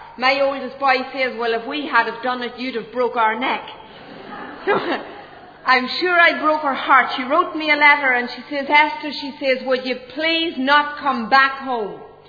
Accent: Ulster, Ireland; I was born and reared in the south of Ireland. I make absolutely no apologies for that great fact. I was born in County Cavan, and I was reared in a home that didn't know the Lord Jesus Christ as Saviour.

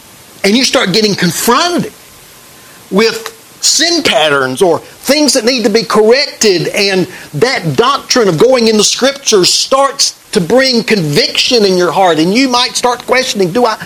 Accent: Mayberry, United States; I grew up in Mayberry. You hear me talk about it all the time.

